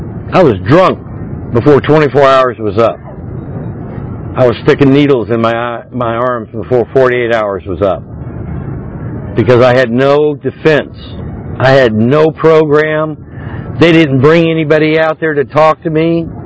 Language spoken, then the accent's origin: English; Georgia, United States; And I worked hard to get inside that kitchen, because I'm from Georgia.